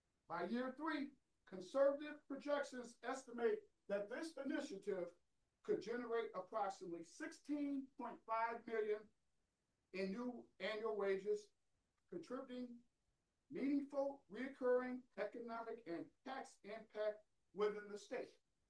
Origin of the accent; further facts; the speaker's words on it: Grand Rapids, Michigan, United States; I'm from Grand Rapids, Michigan, and I've been invited to this area to possibly bring my CDL program.